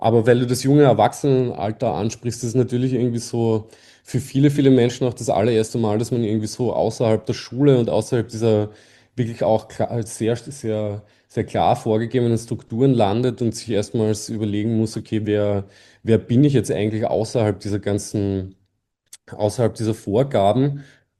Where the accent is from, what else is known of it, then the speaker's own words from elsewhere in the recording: Vienna, Austria; wir als Wiener sind natürlich gesegnet